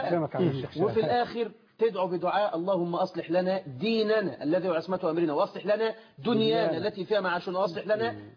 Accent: Egypt; بلدنا مصر

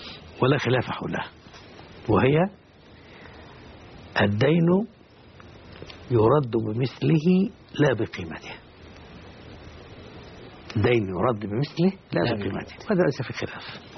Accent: Kafr El Battikh, Damietta Governorate, Egypt; وأنا طفل كنت أحيانا أذهب مع بعض أهلي إلى المكان الذي يقوله وكالة أو مبيع. كان هذا عندنا في بلدتنا في كف بطيخ. كنت قرية لكن أصبحت الآن مركز.

